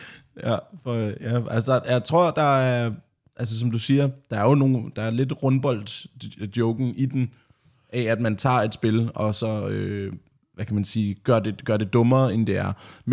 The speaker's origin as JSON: {"language": "Danish", "region": "Region of Southern Denmark", "country": "Denmark", "tie": "born or raised there", "said": "på Fyn, hvor jeg voksede op."}